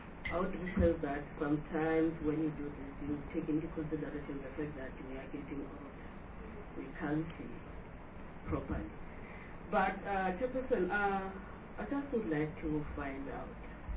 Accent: Limpopo, South Africa; And I'm coming from Limpopo, and I would like to establish if nationally we are represented when it comes to internship

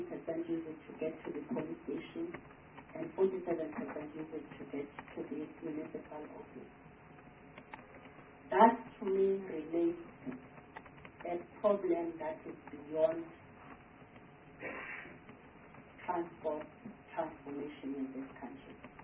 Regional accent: Harding, KwaZulu-Natal, South Africa; born there; I was born in Harding in the rural area.

